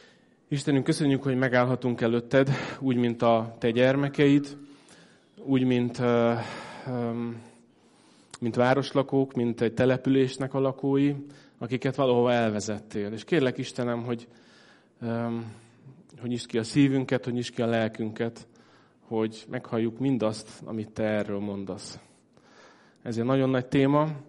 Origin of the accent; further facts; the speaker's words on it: Kaposvár, Somogy, Hungary; Én a szülővárosom, az Kaposvár, én nekem az az egyik otthonom, de az túl messze van, ott sajnos úgy néz ki egyelőre, hogy ott nem fogok tudni lakni, onnan eljöttem.